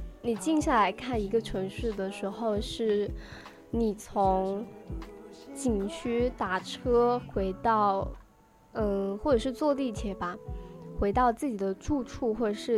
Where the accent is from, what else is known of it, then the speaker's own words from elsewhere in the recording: Chengdu, Sichuan, China; 就是比如说像是像我们成都人嘛